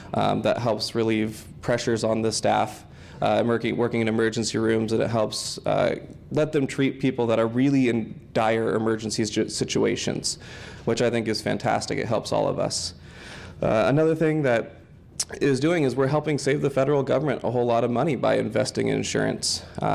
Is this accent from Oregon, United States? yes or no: yes; Creswell, Oregon, United States; I grew up in Creswell. I went to University of Oregon where I studied political science. So I've spent my life here in Lane County